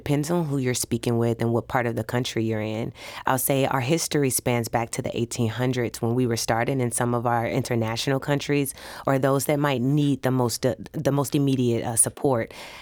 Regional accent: Detroit, Michigan, United States; now in St. Louis, United States; I'm originally from Detroit.

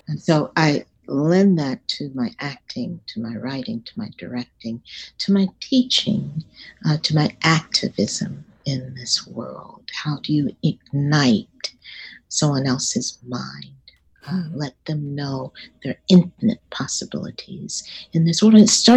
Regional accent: Dallas, Texas, United States; I grew up in Dallas, Texas, south of the Trinity River in Dallas, Texas.

